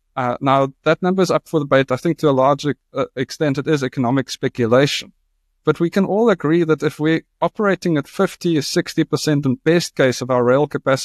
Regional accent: South Africa; But it's also been my experience for 35 years as a South African

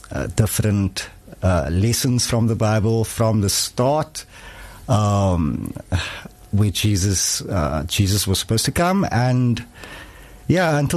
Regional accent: Blackheath, South Africa; It's just I'm normal. Born and bred in Blackheath.

